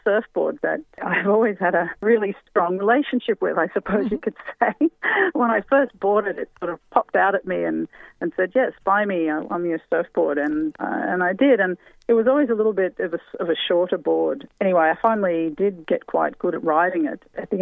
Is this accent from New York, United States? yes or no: yes; Brooklyn, New York, United States; Yeah, I was born in Brooklyn and raised there.